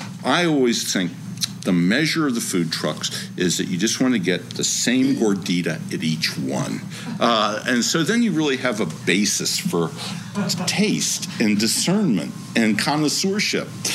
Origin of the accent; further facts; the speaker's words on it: the South, United States; For a long time, I thought growing up in the South was something of a disease I could overcome.